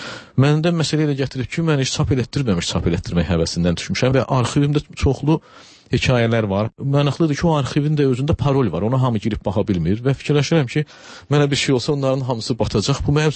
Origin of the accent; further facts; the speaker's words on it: Agdam, Agdam District, Azerbaijan; biz o Azərbaycanın o nəzarətində olmayan torpaqlardan olan adamlar, yəni mən Ağdamlıyam